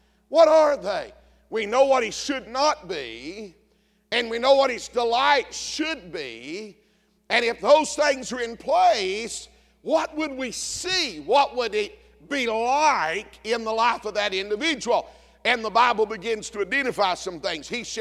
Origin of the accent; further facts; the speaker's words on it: the South, United States; Now, growing up in the South, most everybody I knew, all my neighbors and kin folks and family always had gardens in the summertime.